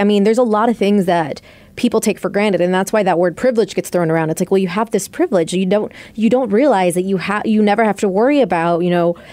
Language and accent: English; Mexico; I'm Mexican.